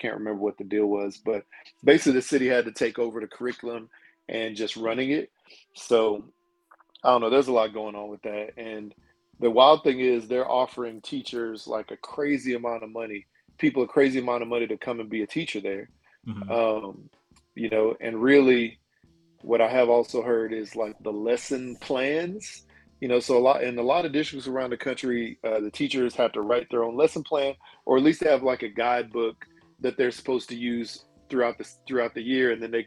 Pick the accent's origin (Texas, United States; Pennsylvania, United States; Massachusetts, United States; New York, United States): Texas, United States; Houston; You know, I'm from Houston.